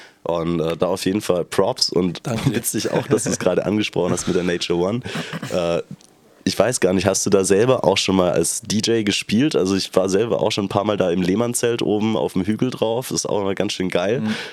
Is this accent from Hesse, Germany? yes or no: no; Baden-Württemberg, Germany; ich komme ursprünglich nicht direkt aus dem Kern von Stuttgart, sondern einen Ticken außerhalb